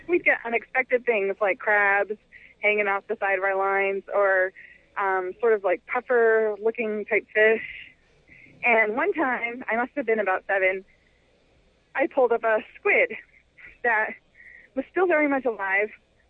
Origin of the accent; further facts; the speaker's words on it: Castine, Maine, United States; now in Old Orchard Beach, United States; Well, when I was a child, I lived down east in Castine, Maine, which is on Penobscot Bay.